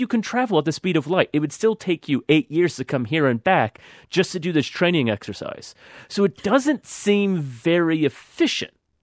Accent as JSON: {"language": "English", "town": "Sacramento", "region": "California", "country": "United States", "said": "because I'm from Sacramento, where the capital is"}